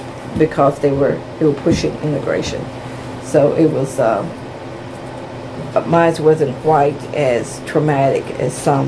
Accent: Cobb County, Georgia, United States; We grew up in Cobb County and began to integrate the neighborhoods.

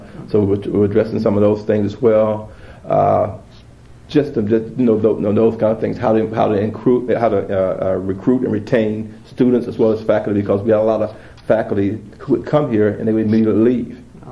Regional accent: Georgia, United States; also born or lived in Blakely, Georgia; Well, I was born in Southwest Georgia, Blakely, Georgia, 1957, July 31st. But I moved and grew up in some parts down in Southwest Georgia.

